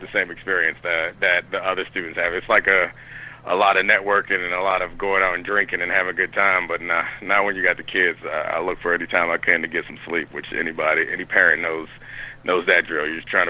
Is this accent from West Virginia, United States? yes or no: no; Baltimore, Maryland, United States; I grew up in Baltimore. I'm from Baltimore, so I was happy.